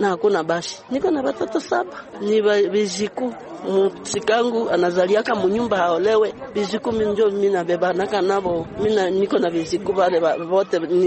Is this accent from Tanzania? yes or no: no; Rutshuru, North Kivu, DR Congo; Hali ya ukimbizi, nilitoka Ruchuru, lakini niko mkilema